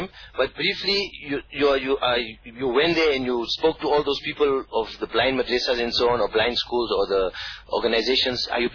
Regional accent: South Africa; as a South African, that is something which we look at first.

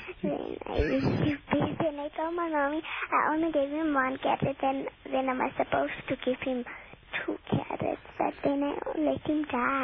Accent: Cape Town, Western Cape, South Africa; I came from Cape Town and I was a cute baby.

